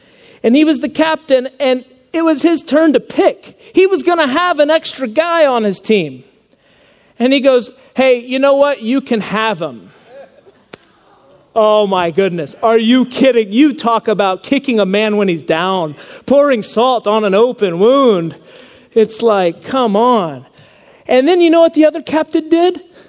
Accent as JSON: {"language": "English", "region": "Georgia", "country": "United States", "tie": "born or raised there", "said": "And that was in Lilburn, Georgia. I grew up in Georgia."}